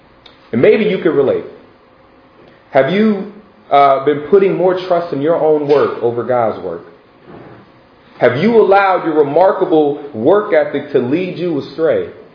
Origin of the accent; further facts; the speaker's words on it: Haiti; my parents are Haitian, so I'm from Haiti.